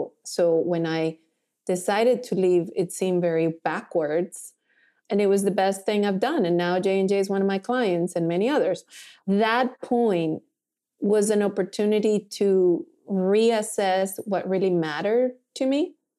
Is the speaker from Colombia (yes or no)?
yes; Colombia; English is a second language; Colombian. I had this whole thing going through. It was hard. And I used to go back to the dorm and cry. I couldn't speak English.